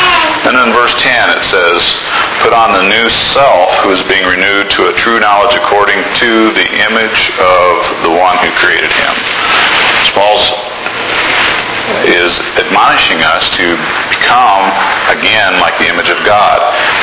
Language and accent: English; Iowa, United States; I'm an Iowan.